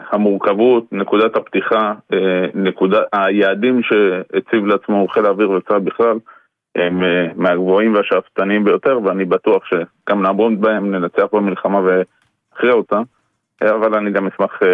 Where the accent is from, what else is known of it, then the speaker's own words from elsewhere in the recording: Ra'anana, Central District, Israel; אז... מפת גדר ברעננה